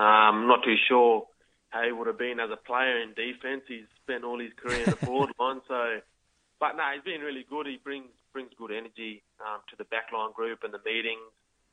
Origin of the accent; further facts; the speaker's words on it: Alice Springs, Northern Territory, Australia; now in Sydney, Australia; Yeah, growing up in Alice, we only had water holes and I've never been much of a sea person, but I'm getting there.